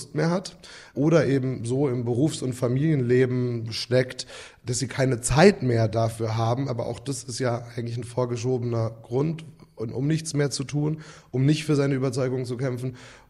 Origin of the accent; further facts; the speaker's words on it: Frankfurt, Hesse, Germany; Ich bin ja Frankfurter ursprünglich.